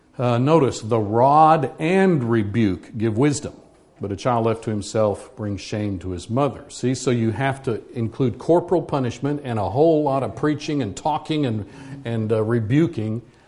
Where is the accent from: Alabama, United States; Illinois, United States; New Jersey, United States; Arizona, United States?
Arizona, United States; these are pictures of my home state of Arizona.